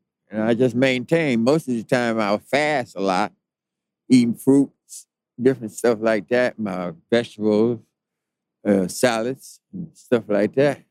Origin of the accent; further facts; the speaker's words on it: Texas, United States; I'm from Texas, and I was raised up on that.